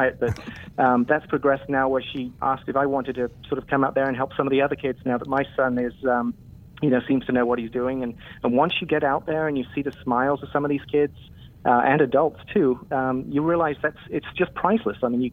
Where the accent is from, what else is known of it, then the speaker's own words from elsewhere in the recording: England, United Kingdom; I'm from England, so I had no clue what baseball was anyway